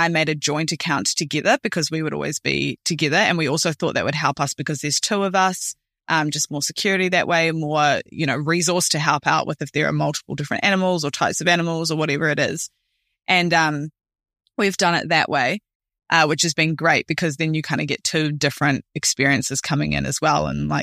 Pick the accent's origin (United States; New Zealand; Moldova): New Zealand; I think I'm just coming from New Zealand, when you enter places like Australia, for example, it's just so easy.